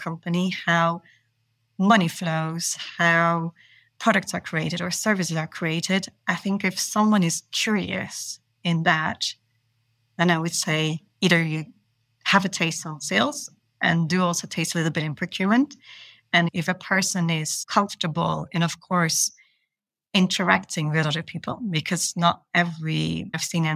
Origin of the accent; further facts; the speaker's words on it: Belgium; because I'm originally from Belgium, but working in Luxembourg, of course.